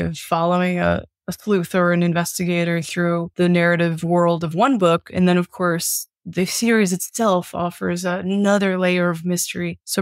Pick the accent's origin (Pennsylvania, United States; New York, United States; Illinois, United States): Pennsylvania, United States; Scranton; So my family growing up in Scranton, Pennsylvania, really connected to our heritage and religion